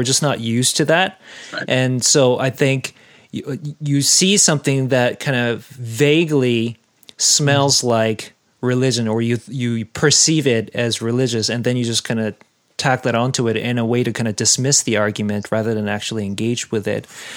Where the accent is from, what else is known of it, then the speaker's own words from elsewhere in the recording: South Korea; moved away; because I come from an immigrant background. I come from South Korea.